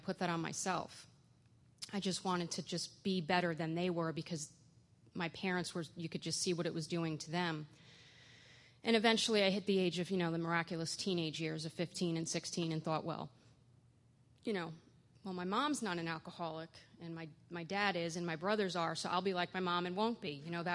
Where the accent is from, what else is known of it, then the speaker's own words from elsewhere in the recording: Forest Hills, New York, United States; I grew up in Forest Hills, New York, which is about 20 minutes outside of New York City. And my story is very similar to many in that I grew up in an alcoholic home.